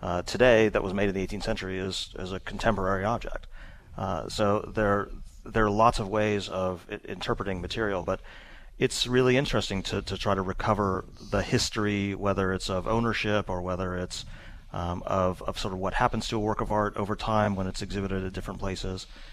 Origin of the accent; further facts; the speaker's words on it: California, United States; I'm a Californian, and I used to worry a lot about earthquakes, but I don't have to do that anymore.